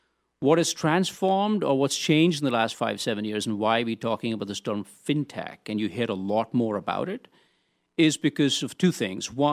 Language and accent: English; India; moved away as an adult; now in United States; So I grew up in India. I was Army brat, so traveled all over the country and moved there for graduate school, went straight to Boston to Northeastern University